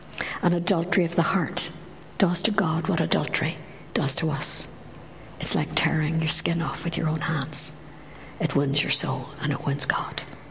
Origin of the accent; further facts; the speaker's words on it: Northern Ireland, United Kingdom; And especially where I come from Northern Ireland, and Northern Ireland is very homocentric.